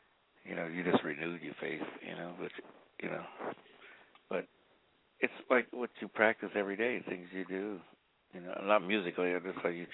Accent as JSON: {"language": "English", "town": "Charleston", "region": "South Carolina", "country": "United States", "tie": "born or raised there", "said": "I was born and raised a Christian in Charleston, South Carolina."}